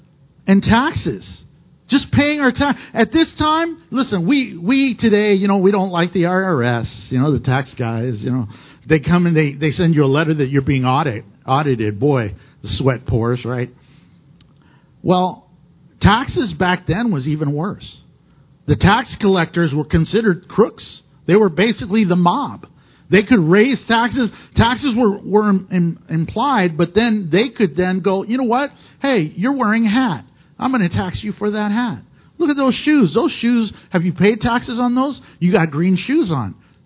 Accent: United States; Yes, I'm an American, but above that, I'm a Christian, and that comes first.

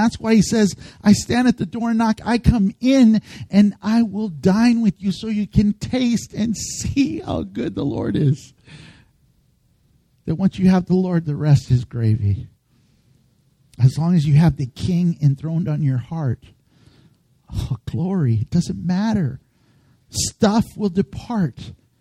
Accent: Texas, United States; If I can use a Texas analogy, you know I'm from Texas, a Texas analogy.

